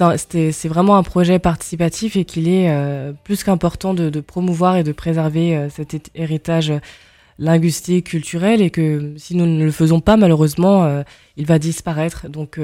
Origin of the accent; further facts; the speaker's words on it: Paris, Île-de-France, France; born there; Je suis née à Paris. En fait, je suis née dans le 15e. Donc je suis française d'origine camerounaise.